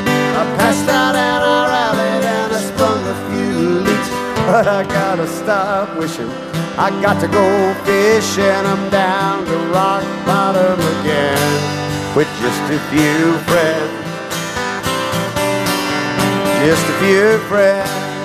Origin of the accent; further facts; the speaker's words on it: Mobile, Alabama, United States; as a child of the Mardi Gras, kind of growing up in Mobile, Alabama, the only A I ever made in high school was in float decoration.